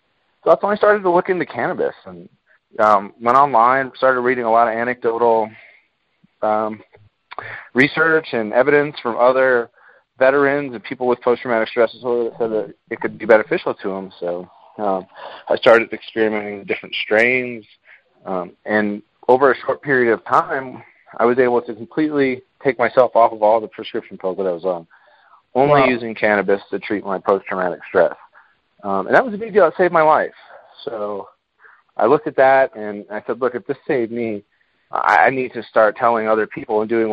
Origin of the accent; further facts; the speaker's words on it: Boston, Massachusetts, United States; now in Denver, United States; So I'm actually originally from Boston, go Pats.